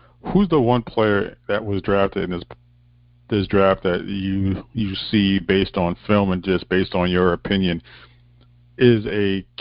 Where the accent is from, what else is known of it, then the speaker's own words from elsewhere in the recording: Connecticut, United States; born there; I was born in Connecticut.